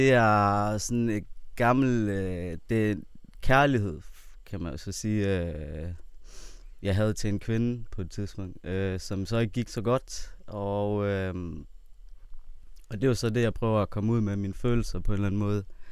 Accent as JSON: {"language": "Danish", "town": "Klokkerholm", "region": "North Denmark Region", "country": "Denmark", "said": "og jeg er fra Klokkerholm. 25 år gammel."}